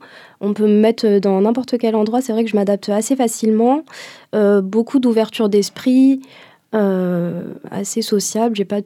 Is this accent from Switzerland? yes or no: no; France; also born or lived in India; je suis née en France, mais je suis d'origine indienne, mes deux parents sont indiens. Je suis née en France et j'ai eu la chance d'habiter 4 ans en Inde, donc j'ai fait mon collège là-bas.